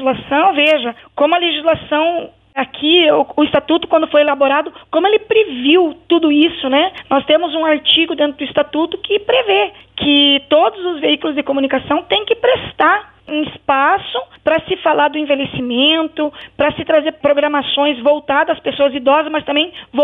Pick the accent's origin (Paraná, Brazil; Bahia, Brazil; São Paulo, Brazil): Paraná, Brazil; no estado do Paraná, que é o estado de onde eu sou